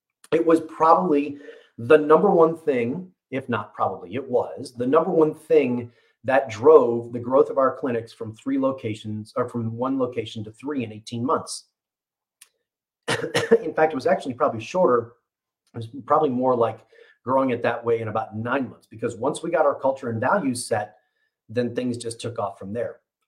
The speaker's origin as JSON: {"language": "English", "town": "Chicago", "region": "Illinois", "country": "United States", "said": "And I'm not from Louisiana. I didn't go to school there. I'm from Chicago."}